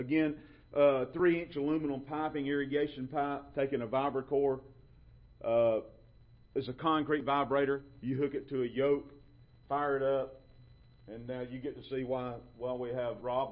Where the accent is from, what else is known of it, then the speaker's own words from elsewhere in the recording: the South, United States; But notice the I talk differently than him. I'm obviously from the South.